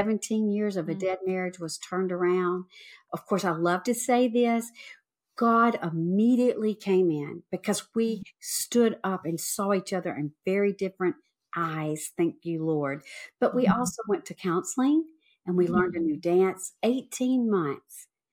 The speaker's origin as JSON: {"language": "English", "region": "Mississippi", "country": "United States", "tie": "born or raised there", "said": "But I am from Mississippi, born and raised, baby of five."}